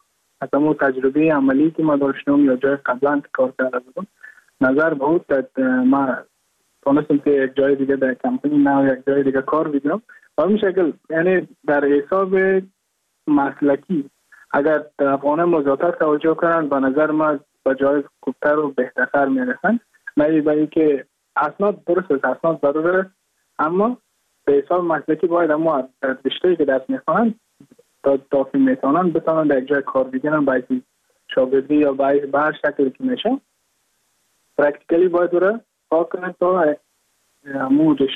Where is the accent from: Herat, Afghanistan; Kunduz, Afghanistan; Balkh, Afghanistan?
Balkh, Afghanistan; Mazar-i-Sharif; now in Goa, India; از مزار شریف هستم، از قریه شیرآباد که از قریای درفتاده مزار شریف بخش می باشد که ما در سال 2019 ماه جون به هندوستان آمدم